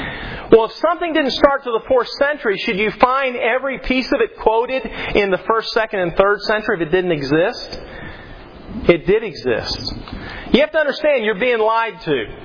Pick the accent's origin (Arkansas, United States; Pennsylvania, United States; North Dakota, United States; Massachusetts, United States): Pennsylvania, United States; also born or lived in South; I tell people I'm not really from the South. I was raised in Pennsylvania, which is north of the Mason-Dixon line, so I'm a Yankee.